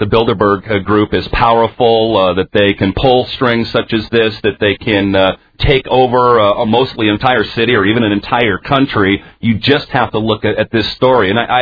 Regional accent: Seattle, Washington, United States; I grew up in Seattle, and we often went to Vancouver and had a little fun there.

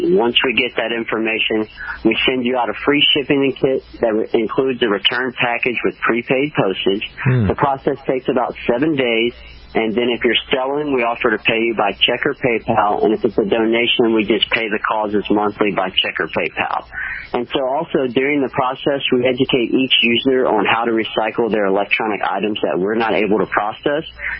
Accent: Baton Rouge, Louisiana, United States; now in Shreveport, United States; as you said before, and I'm from Louisiana, originally from Baton Rouge, and I moved up to Shreveport after I graduated college from LSU in Baton Rouge

